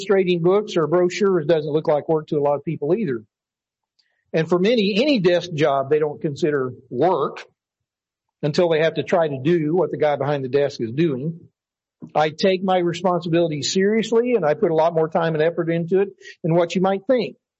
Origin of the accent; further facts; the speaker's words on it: Arkansas, United States; I remember growing up in Arkansas, I used to hear A.W. Goff talk about preacheritis.